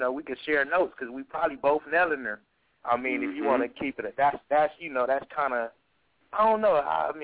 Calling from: West Coast, United States; Man, I'm calling from the West Coast. Sending some West Coast love

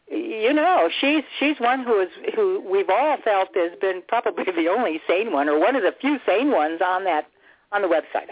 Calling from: Tucson, Arizona, United States; in Tucson calling.

